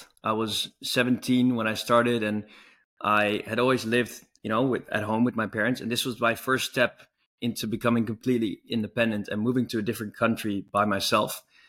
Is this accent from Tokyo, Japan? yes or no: yes; Tokyo, Japan; English is a second language; also born or lived in Amsterdam / Italy / Barcelona / United States; But I was born in Amsterdam, but I was raised abroad. So we moved around every 5 years. I spent most of my youth in Tokyo, actually in Japan, but moved to Italy, Barcelona, the US, Hong Kong.